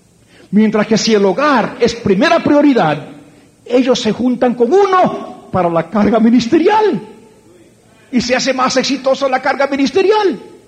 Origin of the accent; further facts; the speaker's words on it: Puerto Rico; nací y me crié en Puerto Rico.